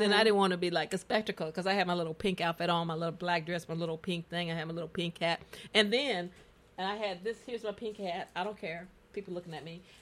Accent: Southern United States, United States; A year ago when I came there, I never lived in as much as I grew up in poverty in the South.

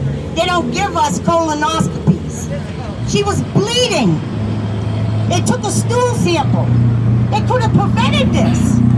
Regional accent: Boston, Massachusetts, United States; I come from the Orchard Park area of Boston.

